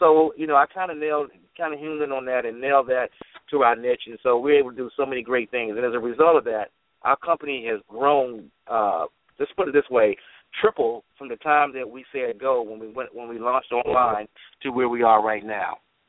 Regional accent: United States; I'm a businessman from the United States.

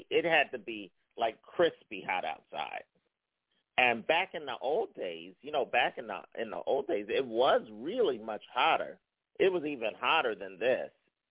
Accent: Philadelphia, Pennsylvania, United States; I grew up on Toronto Street in North Philadelphia. And it was really great, right off of Broad Street.

